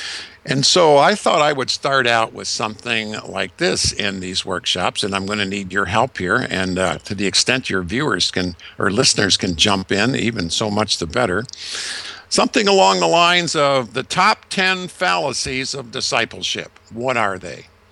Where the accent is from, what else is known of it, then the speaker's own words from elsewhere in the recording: Michigan, United States; Because in the mid-50s, as I was growing up in Western Michigan and had a newspaper route, I would earn a little money, probably a couple bucks every week.